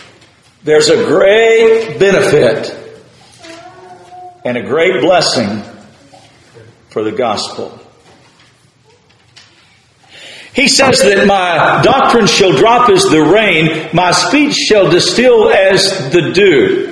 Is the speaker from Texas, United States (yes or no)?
yes; Texas, United States; now in North Carolina, United States; Where I grew up in West Texas, a lot of times the grass looked dead